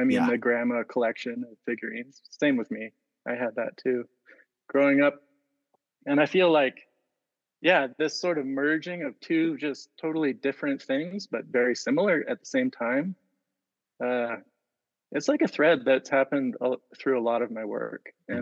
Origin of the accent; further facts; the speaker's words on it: Vancouver, British Columbia, Canada; I grew up in Canada. I'm from Vancouver, BC. Mm-hmm. So I spent most of my life there.